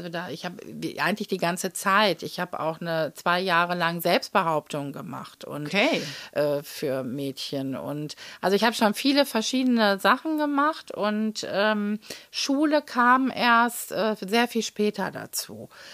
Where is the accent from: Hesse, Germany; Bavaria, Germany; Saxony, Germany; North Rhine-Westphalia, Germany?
North Rhine-Westphalia, Germany; Münster; born there; Ich bin ja hier in Münster geboren und war auf der Paul-Gerhardt-Realschule.